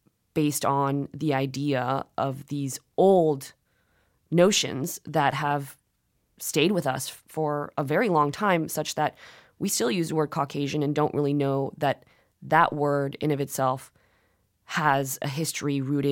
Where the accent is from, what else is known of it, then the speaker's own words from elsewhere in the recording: United States; my parents were born in South Korea. I'm Korean American